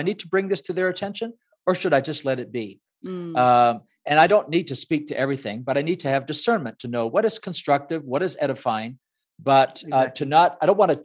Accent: Ecuador; And so I grew up in Ecuador.

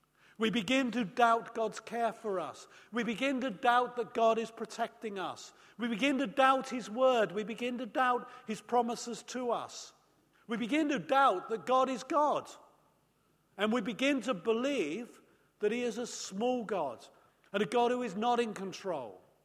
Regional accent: United Kingdom; well, I'm a Brit.

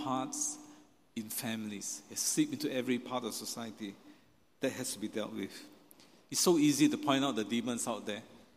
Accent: Malaysia; moved away as an adult; In part because I'm a Malaysian. I was a Malaysian. And I was very Malaysian. You know, I was very involved. I love my country. In fact, I grew up in a very multicultural environment.

